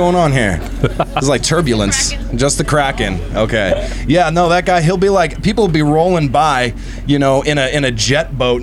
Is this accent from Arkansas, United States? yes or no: yes; Arkansas, United States; It is Oklahoma. I'm from Arkansas, though.